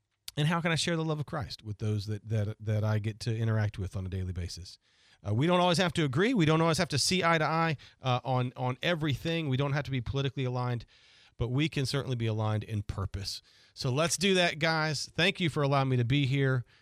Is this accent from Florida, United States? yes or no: yes; Panama City, Florida, United States; now in Pensacola, United States; when I moved over here, I came from Panama City.